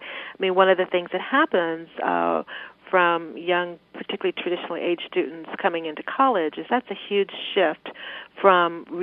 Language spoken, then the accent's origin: English; Missouri, United States; I grew up not in New York. I grew up in Missouri in a very small rural community.